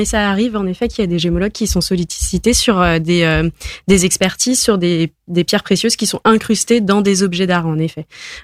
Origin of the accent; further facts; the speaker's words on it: Nantes, Pays de la Loire, France; Et nous, déjà, on est nantais et bretons, donc on voulait rester dans la région